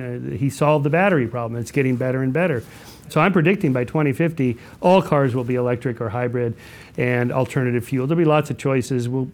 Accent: California, United States; like by trying to navigate the New York subway system as a Californian who only ever drives anywhere.

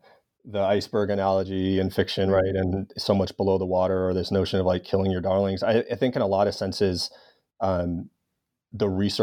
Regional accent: Los Angeles, California, United States; the Rodney King beating in my hometown of Los Angeles.

